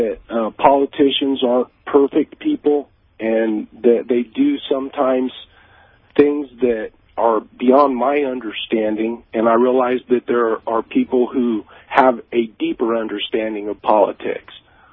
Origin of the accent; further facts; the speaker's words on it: United States; I wake up every morning thankful that I'm an American and that I live in America, the greatest country in the world.